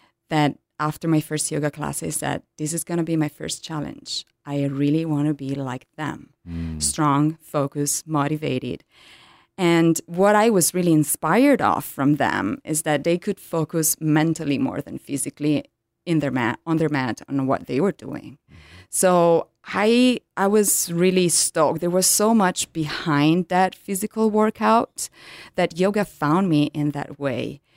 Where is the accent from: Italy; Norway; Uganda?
Italy; English is a second language; which was a funny story because I'm from Italy.